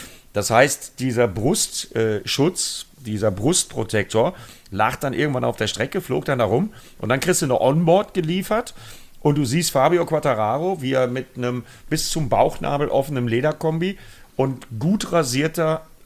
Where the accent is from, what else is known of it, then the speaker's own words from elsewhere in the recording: Bremen, Germany; ich komme aus Bremen